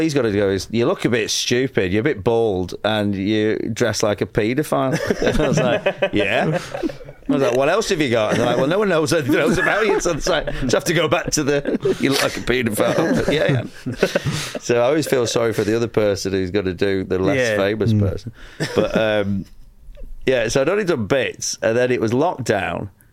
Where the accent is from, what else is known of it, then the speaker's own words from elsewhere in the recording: London, United Kingdom; accent: Cockney; because my Cockney accent's just a bad impression of you.